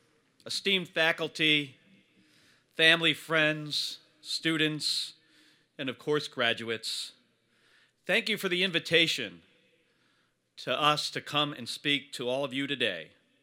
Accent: New Jersey, United States; you had the junior senator from the great state of New Jersey, which is my home state, Cory Booker, here.

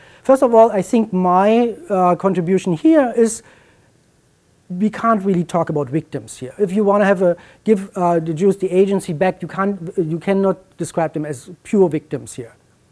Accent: East Germany, Germany; since I grew up in East Germany, I was kind of much better informed about communist activities

